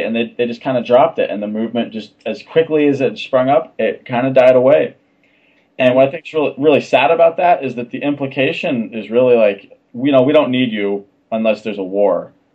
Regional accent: California, United States; I mean, I grew up in Siskiyou County. I grew up right in the heart of where the state of Jefferson was a thing.

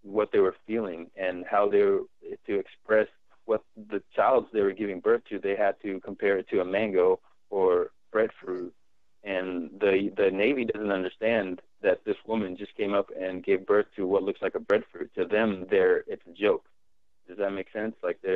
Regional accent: Majuro, Marshall Islands; So I was born on the Marshall Islands, on Majuro Atoll in 1988, and I was basically most of the time raised by my grandparents. And so they taught me a lot of Marshallese history and the culture

